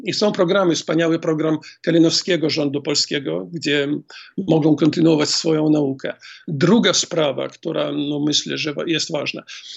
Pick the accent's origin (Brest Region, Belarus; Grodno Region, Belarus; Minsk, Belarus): Grodno Region, Belarus; Grodno; przede wszystkim Grodno, skąd jestem.